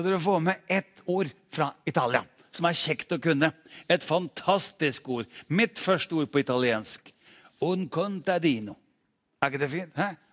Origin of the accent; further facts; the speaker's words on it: Larvik, Vestfold, Norway; Da ligger jeg på gutterommet mitt hjemme i Larvik